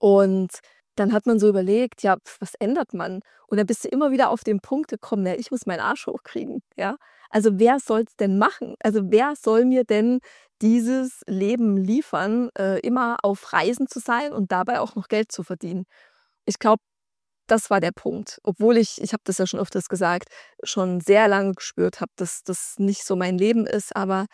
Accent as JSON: {"language": "German", "region": "East Germany", "country": "Germany", "tie": "born or raised there", "said": "ich komme aus einem Dorf, aus dem Osten, ja, also das hört sich jetzt so dramatisch an, aber irgendwie, ich bin in so einem Mini-Dorf groß geworden, ja, wo die Bürgersteige, keine Ahnung, 18 Uhr hochgeklappt werden."}